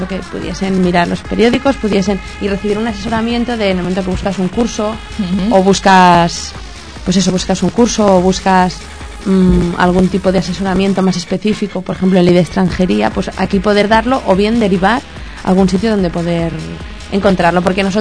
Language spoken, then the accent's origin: Spanish; Barcelona, Catalonia, Spain; yo soy de aquí, de Barcelona.